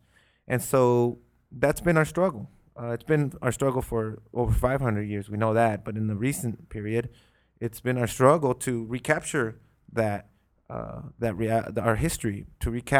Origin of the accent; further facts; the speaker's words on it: Oxnard, California, United States; I am from Oxnard, California, a member of Unión del Barrio, Committee on Racial Rights, Oxnard.